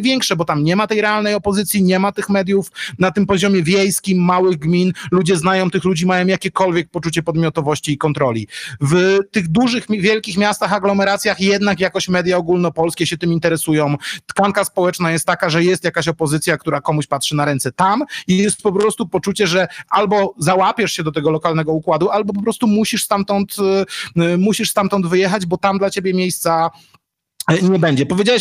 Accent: Grudziądz, Kuyavian-Pomeranian Voivodeship, Poland; tak jak ja jestem z Grudziądza.

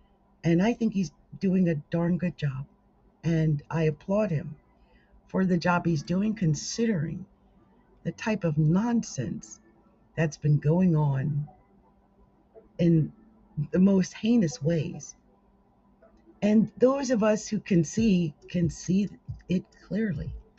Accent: Seattle, Washington, United States; I mean, I am... not conservative, okay? I'm from Seattle. That should be everything you need to know. I mean, I've lived here for 13 years.

